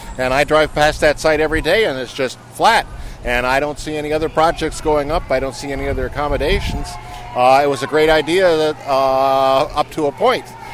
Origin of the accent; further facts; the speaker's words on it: Westford, Massachusetts, United States; I'm from Westford.